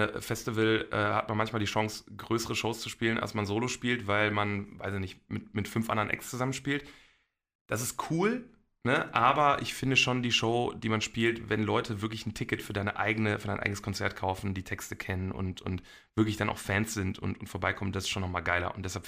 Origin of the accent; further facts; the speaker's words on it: Bochum, North Rhine-Westphalia, Germany; Woher ich komme aus dem Ruhrgebiet und aus irgendeinem Grund, also in Bochum speziell, sagt man zu vielen Sachen einfach ja sicher.